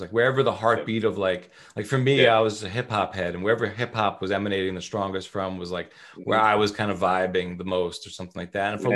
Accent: New York, United States; growing up in New York, you saw a lot of circular economies

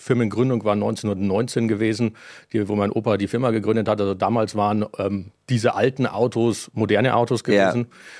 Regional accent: Landshut, Bavaria, Germany; Komme aus Landshut.

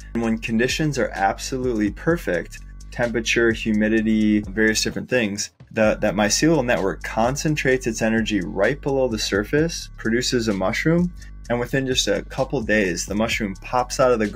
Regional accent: Minnesota, United States; Yeah, I grew up in a suburb and then went to school at the U in M

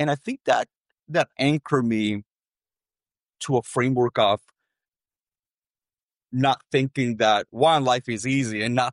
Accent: El Salvador; So I was born and raised in El Salvador towards the latter part of the Civil War.

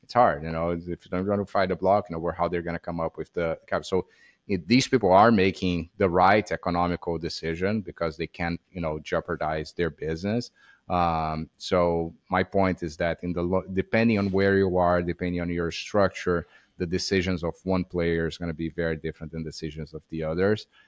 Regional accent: Brazil; I'm from Brazil, which is interesting, right?

